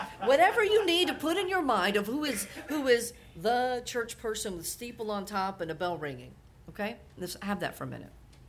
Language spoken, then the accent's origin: English; Louisiana, United States; I came from Southern Louisiana where I was Roman Catholic.